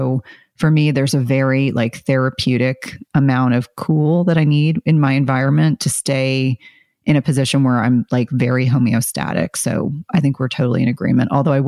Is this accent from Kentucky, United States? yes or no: no; South Carolina, United States; born there; So I was born in South Carolina, and my father's side of the family, we still have family there.